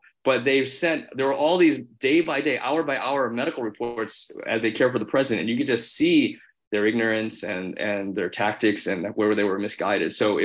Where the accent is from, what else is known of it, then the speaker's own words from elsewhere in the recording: Springfield, Illinois, United States; So I grew up in Springfield, Illinois